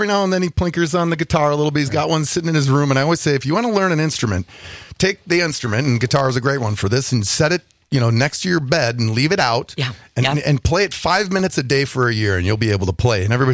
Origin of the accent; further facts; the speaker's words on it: Green Bay, Wisconsin, United States; also born or lived in Los Angeles; I mean, I'm from Green Bay originally, so left college and went and traveled out west and went to music school at Musicians Institute in Los Angeles